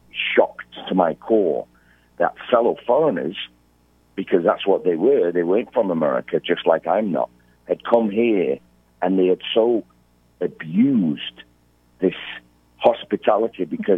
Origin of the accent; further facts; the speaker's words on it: England, United Kingdom; accent: English; And I thought, well, maybe it's because my English accent.